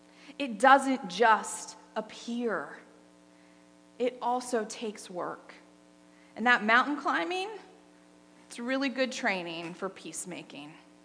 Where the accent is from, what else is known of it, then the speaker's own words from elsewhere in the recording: Charleston, South Carolina, United States; I was from Charleston. Zero sea level.